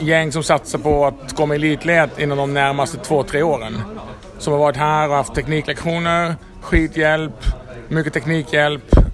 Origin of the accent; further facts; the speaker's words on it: Netherlands; Swedish is a second language; now in Sweden; Jag är från Holland, bott i Sverige i 20 år.